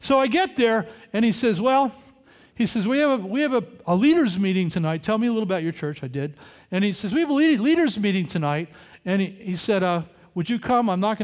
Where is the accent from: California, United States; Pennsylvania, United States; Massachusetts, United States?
Pennsylvania, United States; Bethlehem; And so I got up and I said … I'm from Bethlehem, Pennsylvania.